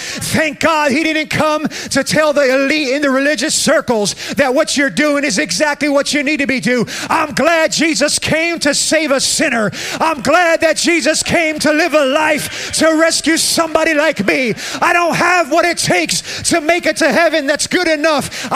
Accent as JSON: {"language": "English", "region": "New Jersey", "country": "United States", "tie": "born or raised there", "said": "But even, you know, I grew up in New Jersey, and over there it was, you know, the minute you open your mouth to try to witness somebody, I'm Catholic."}